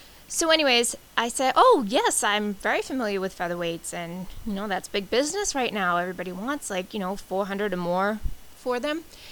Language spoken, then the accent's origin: English; East Bridgewater, Massachusetts, United States; And we're from East Bridgewater, Massachusetts, which is probably maybe 15 minutes from Kingston.